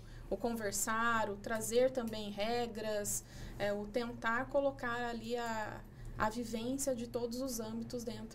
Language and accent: Portuguese; Jacareí, São Paulo, Brazil; also born or lived in São José dos Campos; Pra Jacareí, né? Me consideram jacareense, morei, moro a vida toda lá.